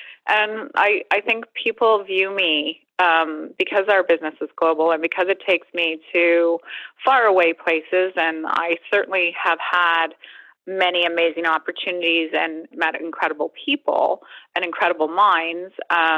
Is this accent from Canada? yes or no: yes; Canada; I love Canada, and I am grateful every single day for the foundation being Canadian gives me.